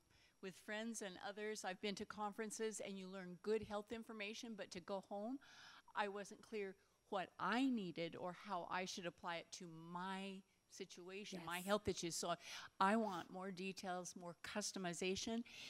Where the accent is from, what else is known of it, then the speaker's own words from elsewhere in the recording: Oregon, United States; from Oregon